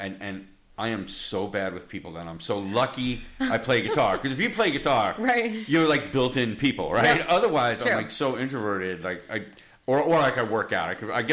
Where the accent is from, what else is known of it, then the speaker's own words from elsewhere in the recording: Rhinebeck, New York, United States; now in Westchester, United States; Yeah, I live in Westchester. I'm trying to move here. I grew up in Rhinebeck.